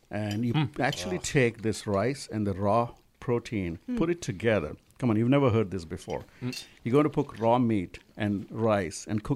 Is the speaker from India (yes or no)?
yes; India; moved away; But when I came from India, the Chinese food was totally close to Indian food for us.